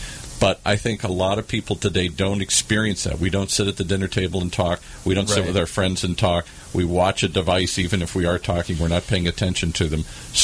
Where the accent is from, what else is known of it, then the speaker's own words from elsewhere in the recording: Ireland; You know what's funny about being Irish, though? I grew up listening to talkers.